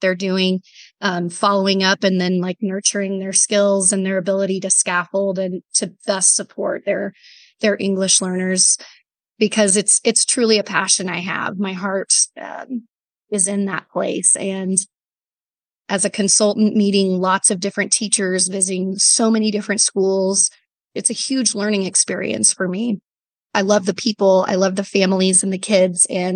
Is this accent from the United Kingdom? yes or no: no; Kansas, United States; I am also from Southwest Kansas.